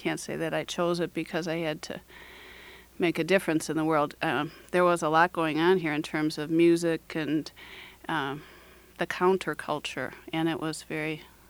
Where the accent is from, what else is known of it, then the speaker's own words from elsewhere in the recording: Appleton, Wisconsin, United States; also born or lived in Stevens Point; I was actually born in Stevens Point, but I was raised in Appleton, I think. We moved to Appleton when I was two or three or something, so that's, I have no recollection of Stevens Point. I grew up in Appleton.